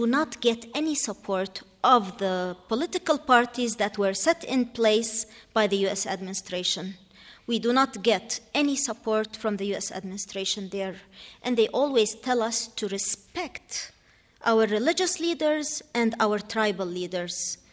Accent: Iraq; but I was raised up in Iraq.

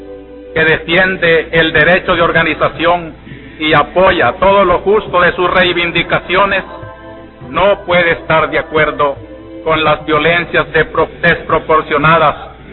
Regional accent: El Salvador; Como pastor y como ciudadano salvadoreño

